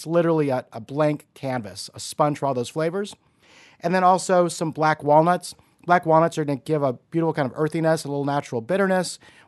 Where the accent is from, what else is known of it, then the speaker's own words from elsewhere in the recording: Louisiana, United States; That's always been a passion of mine growing up in South Louisiana, loving food, loving cooking